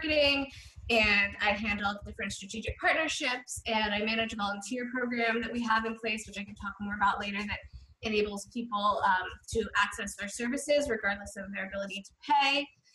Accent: Massachusetts, United States; moved away as an adult; now in Maine, United States; And I am from Massachusetts originally, and I went to school in Vermont, University of Vermont, and moved to Maine to teach cooking and nutrition

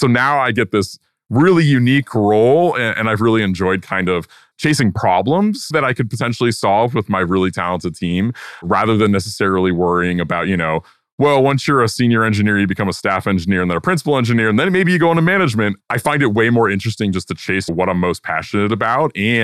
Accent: Connecticut, United States; I live in Connecticut. I grew up in Connecticut. I'm in the sort of farm side of Connecticut, not the New York side.

